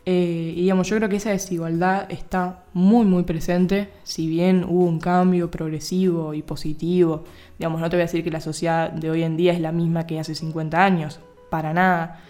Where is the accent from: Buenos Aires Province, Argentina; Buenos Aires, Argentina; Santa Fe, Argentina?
Santa Fe, Argentina; Rosario; born there; yo nací en Rosario, Santa Fe, Argentina.